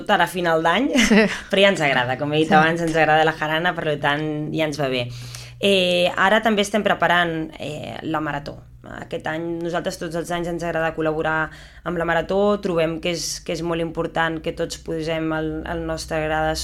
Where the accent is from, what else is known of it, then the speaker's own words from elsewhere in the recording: Tarragona, Catalonia, Spain; Jo soc molt tarragonina